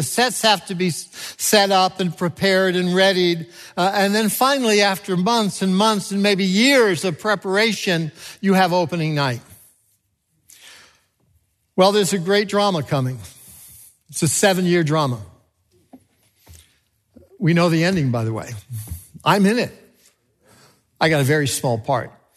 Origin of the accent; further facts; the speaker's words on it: New York, United States; I was born in New York City, grew up outside of the city